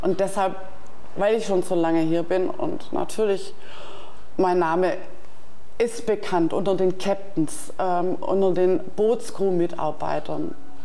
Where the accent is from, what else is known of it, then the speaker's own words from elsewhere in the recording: Baden-Württemberg, Germany; Baden-Württemberg, Schwäbische Alb.